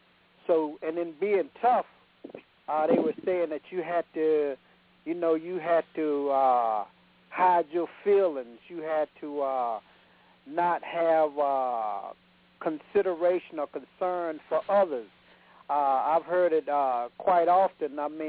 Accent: the South, United States; I would say the South, being that I'm from the South.

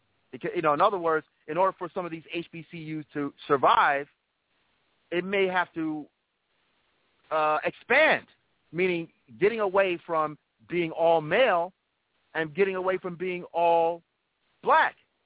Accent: New York, United States; I will wear a Orange Man shirt, a Syracuse T-shirt, because I'm from New York.

